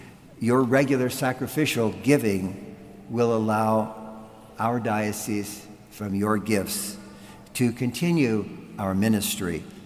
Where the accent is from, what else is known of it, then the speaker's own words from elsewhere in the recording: Dodge City, Kansas, United States; And so I'm an old Kansas boy, and I was born actually right here in Dodge City. After living on the farm out there between Ford and Kin